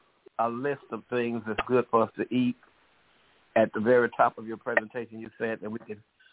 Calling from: Jackson, Mississippi, United States; Sister G, Sister Mary … in Jackson, Mississippi.

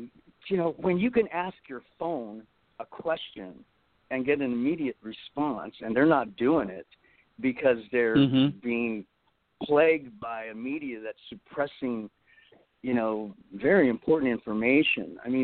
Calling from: California, United States; I'm calling from California, a blue state.

